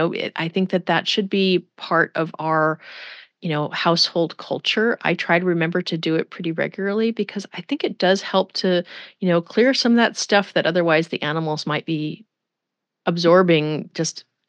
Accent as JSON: {"language": "English", "country": "United States", "said": "I'll say Bach just because I'm an American"}